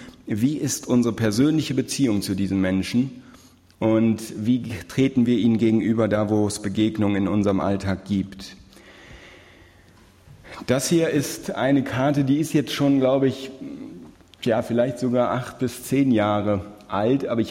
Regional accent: North Rhine-Westphalia, Germany; accent: Rhenish; komme aus Bonn, vielleicht auch nicht ganz unwichtig, das noch zu erwähnen, dass man auch weiß, wo ich herkomme. Manche sagten mir schon, ich hätte ein bisschen rheinländischen Dialekt mitgebracht. Also das liegt wohl daran, studiere in Bonn seit 6 Jahren und komme aus der Region von Düsseldorf.

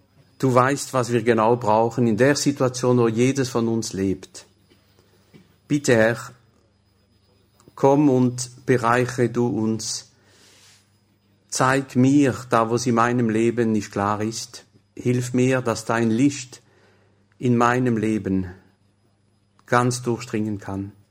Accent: Grand Est, France; German is a second language; Ich bin im Elsass aufgewachsen. Ich hatte in der Schule nur Französisch und Englisch.

